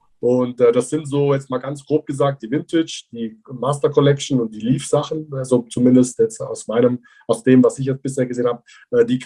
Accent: Bavaria, Germany; hier bei uns damals im Allgäu, ich komme aus dem Allgäu übrigens.

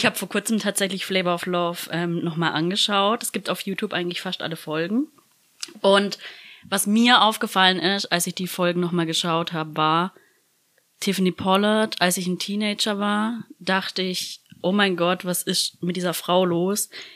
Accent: Southern Germany, Germany; also wir kommen hier aus dem Süden Deutschlands, das heißt, wir feiern hier Fasnacht.

